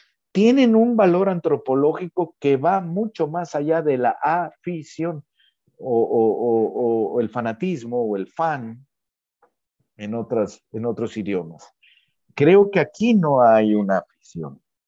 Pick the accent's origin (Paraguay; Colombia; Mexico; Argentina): Mexico; como aficionado de Yucatán, y como mexicano